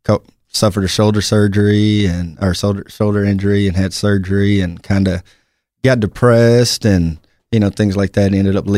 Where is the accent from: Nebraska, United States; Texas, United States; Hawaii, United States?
Texas, United States; Midland; Grew up, born and raised in Midland. Me and my mom, two sisters.